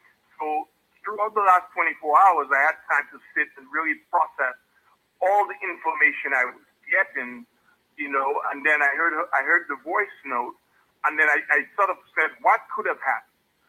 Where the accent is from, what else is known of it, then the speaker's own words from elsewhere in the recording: Pointe Michel, Saint Luke Parish, Dominica; We grew up in Point Michelle together.